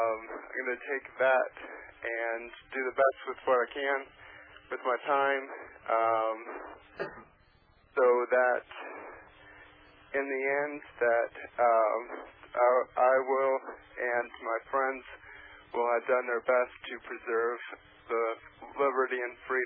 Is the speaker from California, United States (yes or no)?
yes; Los Angeles, California, United States; I'm from California. I'm in Los Angeles.